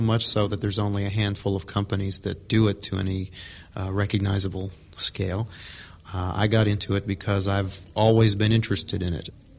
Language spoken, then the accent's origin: English; New York, United States; now in Dallas, United States; I moved from New York, which is my home, to Dallas, and I worked in the business for 3 or 4 years.